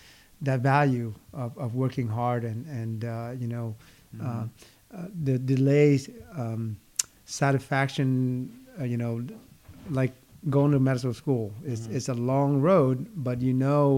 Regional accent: Vietnam; English is a second language; now in United States; But, you know, as coming from Vietnam, you know, a country that take me

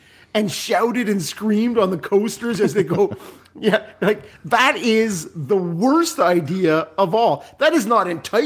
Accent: Regina, Saskatchewan, Canada; born there; I was born in Regina.

